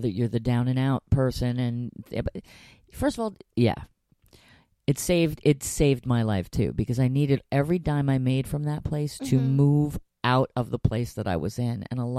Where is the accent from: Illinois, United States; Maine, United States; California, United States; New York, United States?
New York, United States; In Florida. Because I'm from New York. It's a long story. But anyway, I'm in Florida.